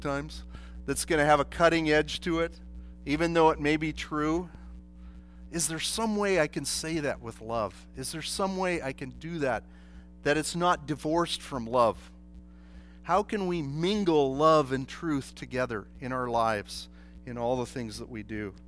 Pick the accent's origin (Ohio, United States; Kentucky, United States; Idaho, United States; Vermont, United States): Idaho, United States; when I was a kid in the Lutheran Sunday school, I grew up out in Idaho, and I wasn't even in a Christian family, but somehow my mom sent me to a Sunday school in a Lutheran church.